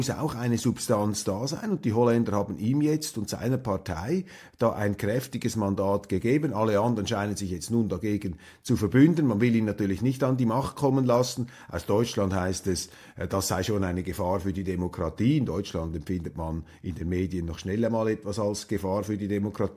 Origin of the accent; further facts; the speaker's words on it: Switzerland; als Schweizer